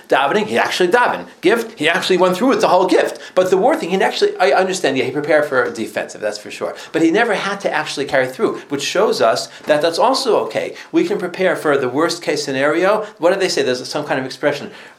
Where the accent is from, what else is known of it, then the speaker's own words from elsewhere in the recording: New York, United States; I grew up in New York, so we're always paying tolls on the thruway, you know, 87.